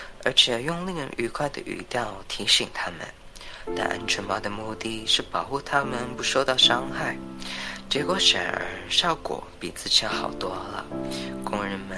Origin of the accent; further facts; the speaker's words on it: Hong Kong; accent: Hong Kong; Chinese is a second language; 相信大家听到这边都没有太发觉到我是一个香港人，因为我的香港腔没有到很重。